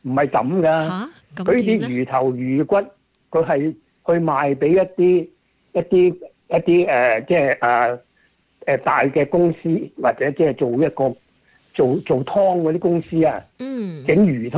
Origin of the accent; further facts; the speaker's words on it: China; 嗱你啊，我哋中国人汤鱼。